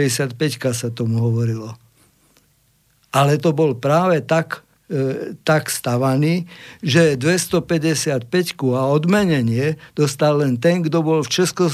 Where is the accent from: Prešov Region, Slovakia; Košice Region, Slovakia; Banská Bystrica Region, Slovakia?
Banská Bystrica Region, Slovakia; Banská Bystrica; Ja ako Slovák som hrdý na Slovenské národné povstanie a ako Bystričan duplom